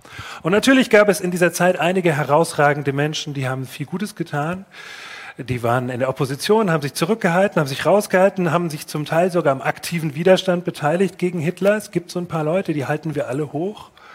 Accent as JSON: {"language": "German", "region": "Rhineland", "country": "Germany", "said": "Ich komme aus dem Rheinland, aus einer sehr katholischen Gegend."}